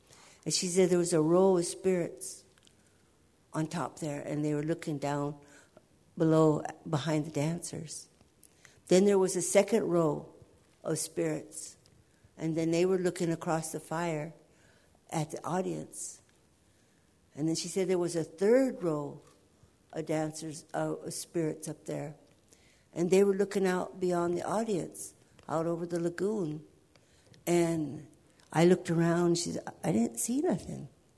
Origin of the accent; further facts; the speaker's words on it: California, United States; we come from Wiat area here, but we come from the World Renewal Religion.